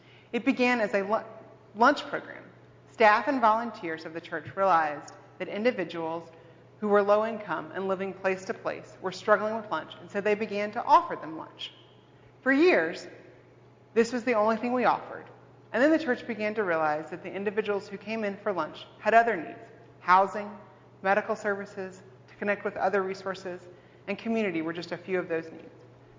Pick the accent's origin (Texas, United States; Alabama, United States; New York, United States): Alabama, United States; but it was going to be a drastic change from what I grew up with in Alabama. We had snow days simply at the hint of snow.